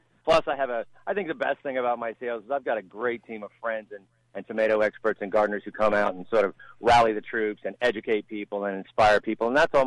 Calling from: Encino, California, United States; Good morning. I'm here from Encino.

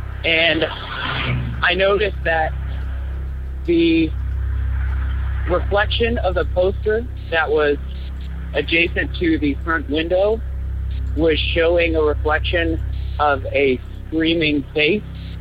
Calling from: Portland, Oregon, United States; I'm calling from Portland, Oregon.

